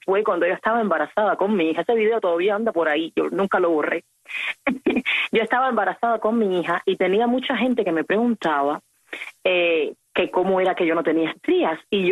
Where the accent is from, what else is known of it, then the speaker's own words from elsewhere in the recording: Cuba; moved away; Cuando yo salí de Cuba, en el 2009, al momento que yo estuve en libertad